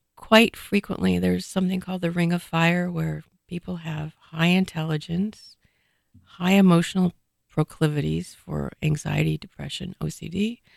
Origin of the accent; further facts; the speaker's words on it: Seattle, Washington, United States; Well, I grew up in North Seattle. I grew up going up to Port Townsend to stay with my grandparents.